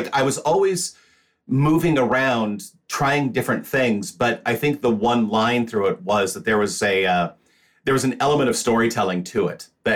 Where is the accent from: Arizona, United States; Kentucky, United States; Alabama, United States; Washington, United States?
Washington, United States; I am a Washingtonian, meaning that I grew up in outside Seattle, was born in the Puget Sound area